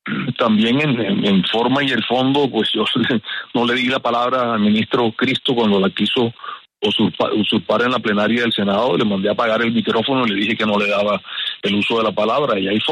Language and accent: Spanish; Barranquilla, Atlántico, Colombia; recordemos que somos paisanos, barranquilleros